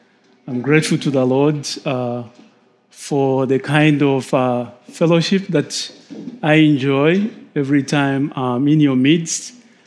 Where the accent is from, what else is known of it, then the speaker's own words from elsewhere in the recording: Zambia; now in United States; I'm from Zambia